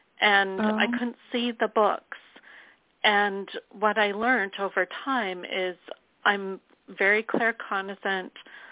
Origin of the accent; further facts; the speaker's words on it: Sherwood Park, Alberta, Canada; I'm from Sherwood Park, Alberta.